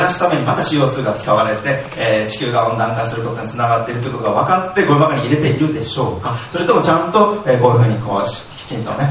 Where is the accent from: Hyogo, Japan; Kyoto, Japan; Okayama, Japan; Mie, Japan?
Okayama, Japan; Kurashiki; 私の地元の倉敷も、まあ、自分の実家は大丈夫だったんですけども